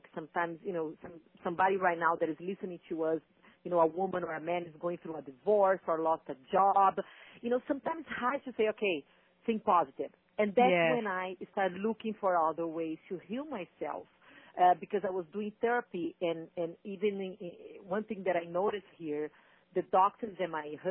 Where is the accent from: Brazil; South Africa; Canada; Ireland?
Brazil; now in Fargo, United States; I moved from Brazil to Fargo, North Dakota. So, yeah, the weather was a huge change. I came from 85 degrees to 30 below zero.